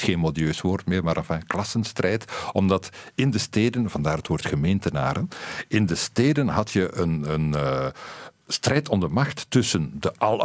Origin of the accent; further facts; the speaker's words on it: Ghent, Flanders, Belgium; Ik ben van Gent.